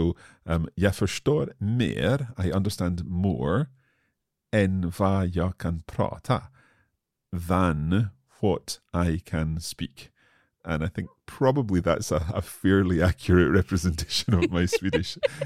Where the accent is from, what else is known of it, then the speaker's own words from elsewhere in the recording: Scotland, United Kingdom; Jag kommer ifrån Scotland. So I come from Scotland.